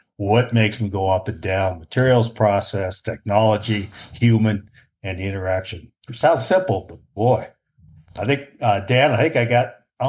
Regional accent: Toronto, Ontario, Canada; I grew up in Toronto, right?

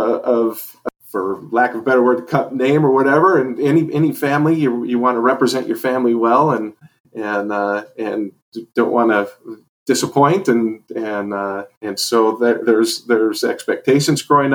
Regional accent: Selah, Washington, United States; So I grew up in Sela, Washington, and right outside of Yakima, and went to Sela High School, graduated in 85

